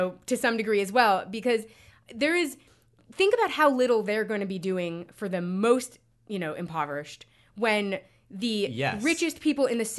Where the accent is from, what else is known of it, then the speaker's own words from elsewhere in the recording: Texas, United States; I feel like one thing that as a Texan I would be thinking about